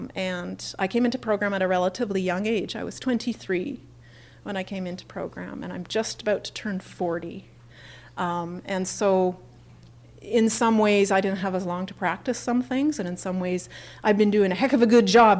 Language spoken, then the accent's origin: English; Canada; and I am Canadian. I am Canadian